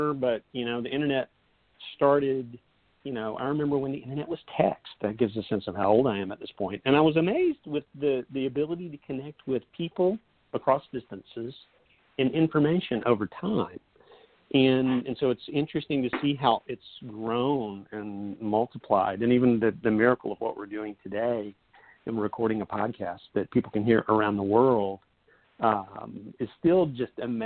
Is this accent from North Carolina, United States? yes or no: yes; Asheville, North Carolina, United States; You know, I grew up in Asheville, North Carolina, so that's my home. And that's where I am today.